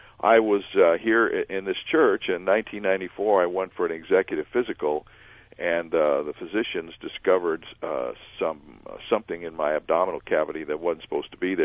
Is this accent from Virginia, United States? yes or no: no; Toledo, Ohio, United States; also born or lived in Dayton, United States; I was born in Mercy Hospital in Toledo, Ohio. My dad at the time was the pastor of the Emmanuel Baptist Church in Toledo, and I lived there for 11 years, and my father took a ministry in Dayton, Ohio, and we moved there